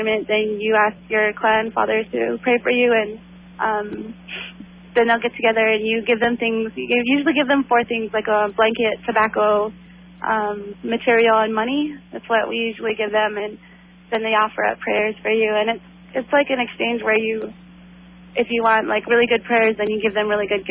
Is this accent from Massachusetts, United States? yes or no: no; Bozeman, Montana, United States; When I was growing up in Bozeman, that felt normal to me.